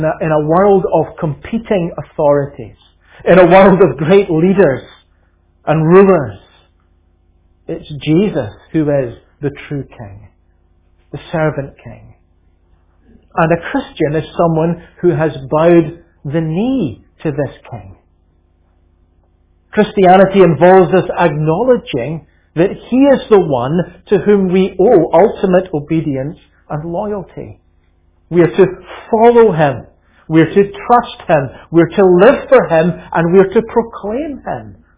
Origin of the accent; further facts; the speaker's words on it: Scotland, United Kingdom; Not far from where I grew up in Scotland, in Lanarkshire, South Lanarkshire